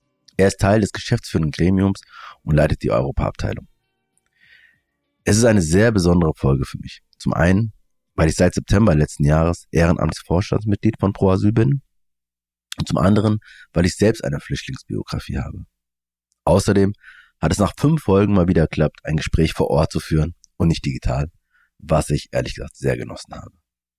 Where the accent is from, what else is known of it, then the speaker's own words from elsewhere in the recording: Frankfurt, Hesse, Germany; wir sind beide aus Frankfurt-Bornheimer.